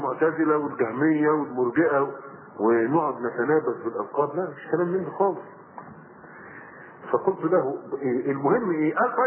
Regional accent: Egypt; قلت له يا عم الشيخ، عندنا في مصر لما ضحكوا عليه

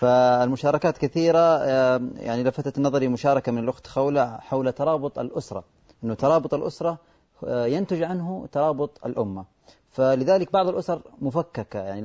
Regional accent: Somalia; بلدنا الصومال، فبلدنا حباها الرحمن أن جعل جميع أهل مسلمون في مذهب أهل السنة والجماعة،

